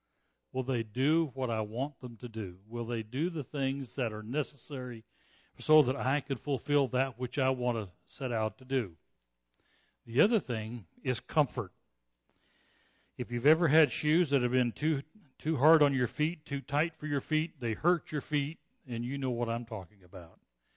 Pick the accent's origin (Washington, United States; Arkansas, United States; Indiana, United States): Washington, United States; Seattle; Now, I came from Seattle, and we didn't have anything like that.